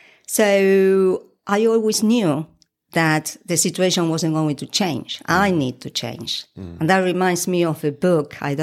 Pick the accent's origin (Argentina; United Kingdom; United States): Argentina; born there; English is a second language; I was born in Argentina